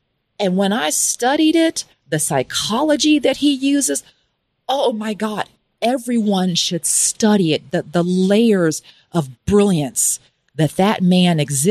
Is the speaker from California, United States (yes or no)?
yes; Beverly Hills, California, United States; also born or lived in Kansas City, Missouri; Before, I lived in Beverly Hills for 15 years. And I'm from Kansas City, Missouri. That's where I was born. But Beverly Hills is really where I say that I'm from, because that's where my formative life happened.